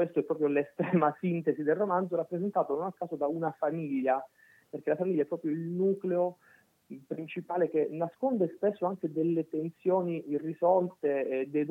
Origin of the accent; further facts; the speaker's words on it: Laureana di Borrello, Calabria, Italy; now in Rome, Italy; Uno legato proprio al mio paese, perché è sempre bello un ritorno alle origini. Io, come accennavate, vivo ormai fuori da Laureana, vivo a Roma da diverso tempo